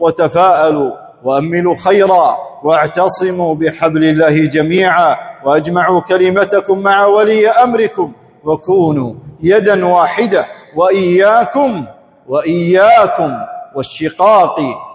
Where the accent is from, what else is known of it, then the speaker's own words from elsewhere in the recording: Kuwait; إن هذا البلد الكريم بلدنا الكويت